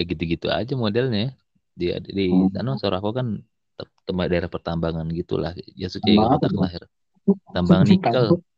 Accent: Sulawesi, Indonesia; Kampungnya nyokap bokap di Padang. Cuma gua lahir gede di Sulawesi, bokap nyokap ikut kakak masih di sana gitu.

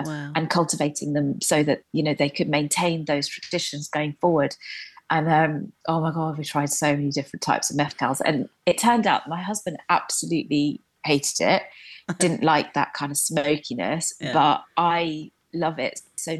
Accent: Tanzania; born there; Her dad was not very well back in Tanzania, where I was born in Tanzania.

